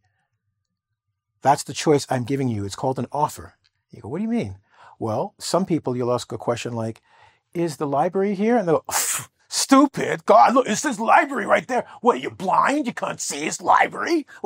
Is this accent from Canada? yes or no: yes; Toronto, Ontario, Canada; I'm actually asking, and I'm from the city.